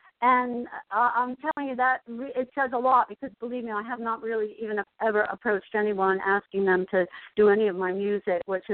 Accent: Asbury Park, New Jersey, United States; because I'm from Asbury Park and I'm a musician myself and have CDs out.

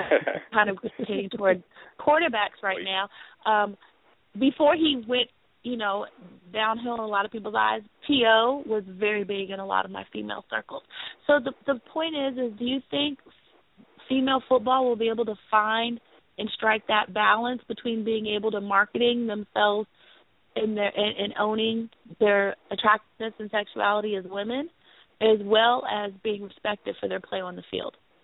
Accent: Washington, District of Columbia, United States; I grew up in the Washington, D.C. area, but everyone who listens to the show knows that I am a diehard Cowboys fan.

